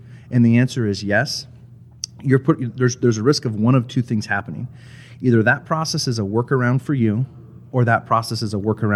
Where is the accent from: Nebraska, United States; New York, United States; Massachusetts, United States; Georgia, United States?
Nebraska, United States; And I'm from Nebraska, born and raised in Nebraska, and this is going to be a very Nebraska story.